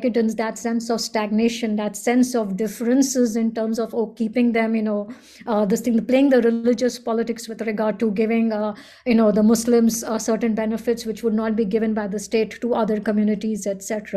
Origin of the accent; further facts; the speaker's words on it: Kolkata, West Bengal, India; also born or lived in North India; I grew up in Calcutta in Bengal, and I also studied in North